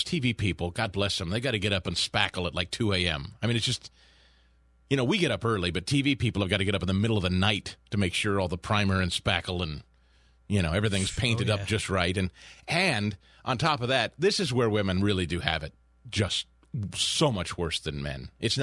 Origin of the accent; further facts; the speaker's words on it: Midwest, United States; back when I grew up in the Midwest and you'd hear, you know, old farmers talk about the long dry spell.